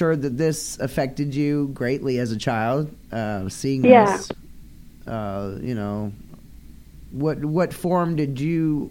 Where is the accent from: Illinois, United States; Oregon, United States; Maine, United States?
Maine, United States; I'm from Northern Maine. A lot of the names are like that.